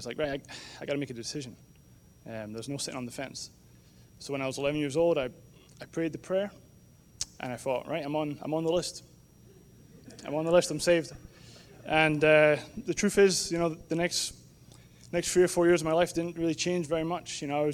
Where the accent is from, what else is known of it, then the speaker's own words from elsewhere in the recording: Edinburgh, Scotland, United Kingdom; I'm from Edinburgh in Scotland, where I was born and raised. I was born into a Christian home.